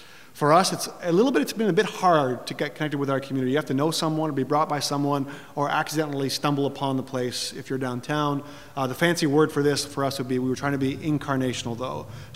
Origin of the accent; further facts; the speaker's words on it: Toronto, Ontario, Canada; I'm from Toronto.